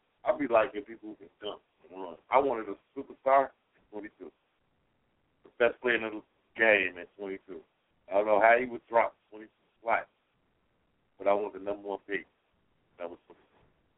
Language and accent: English; Arkansas, United States; Arkansas.